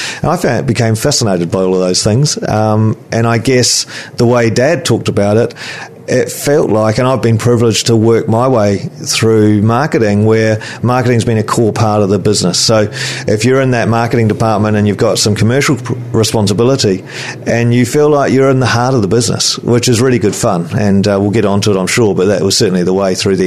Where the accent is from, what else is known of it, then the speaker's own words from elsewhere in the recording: Rothesay Bay, Auckland, New Zealand; we moved up and lived on the shore. So we grew up in Rossay Bay, went to Rangitoto College, and then I went on to Auckland University, and from there on to work.